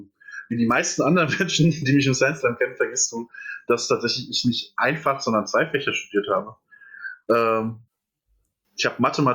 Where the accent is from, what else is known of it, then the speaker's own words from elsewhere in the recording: Etzengesäß, Hesse, Germany; also born or lived in Erbach; Ich bin geboren in Erbach im Odenwald. Und dann habe ich im wunderschönen Etzengesäß meine Kindheit verbracht.